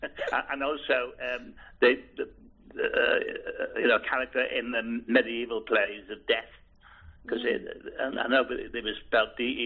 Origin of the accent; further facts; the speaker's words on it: Liverpool, North West England, United Kingdom; born there; I was born in Edge Hill, Liverpool.